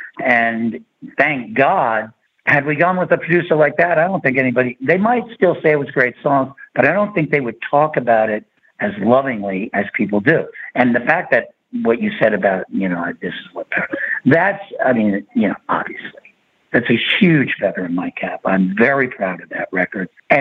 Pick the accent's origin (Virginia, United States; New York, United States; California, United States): New York, United States; And then all of a sudden, I'm a New Yorker. He's a New Yorker.